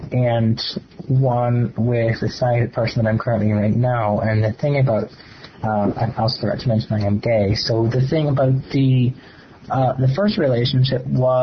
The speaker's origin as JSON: {"language": "English", "region": "Ohio", "country": "United States", "said": "I'm from Ohio."}